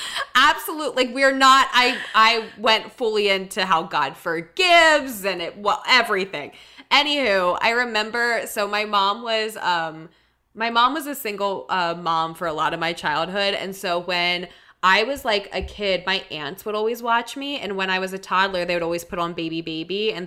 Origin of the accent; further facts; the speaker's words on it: Scotland, United Kingdom; Well, we're all Scottish.